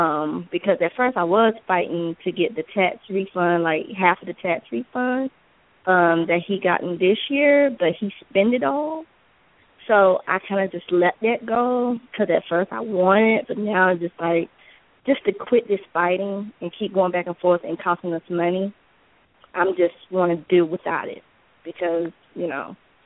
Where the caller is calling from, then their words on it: Georgia, United States; Hi, this is … from Georgia.